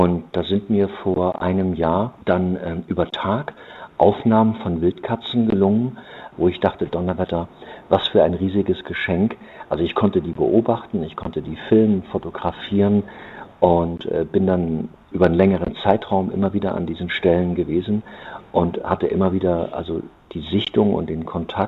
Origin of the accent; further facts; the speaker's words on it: Germany; Deutschland ist nun mal meine Heimat. Ich bin hier groß geworden.